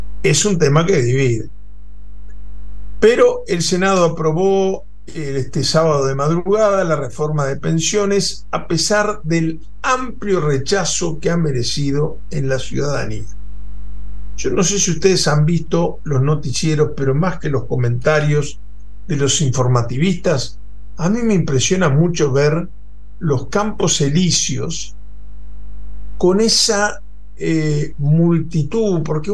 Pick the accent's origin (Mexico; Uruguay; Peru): Uruguay; ayer viendo la televisión me llevé algunas sorpresas, incluso como uruguayo, se los quiero decir con mucha franqueza.